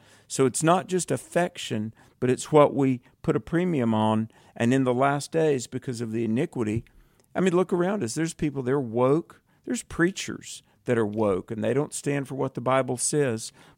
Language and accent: English; North Carolina, United States; Eddie, in my home state of North Carolina, welcome to Exploring the Word.